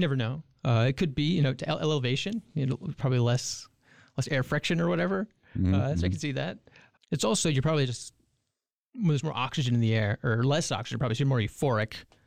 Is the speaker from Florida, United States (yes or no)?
yes; Pensacola, Florida, United States; So I was born and raised in Florida, Pensacola, Florida, sort of in the panhandle. The Redneck Riviera, as it's fondly referred to, that little portion of the Gulf Coast there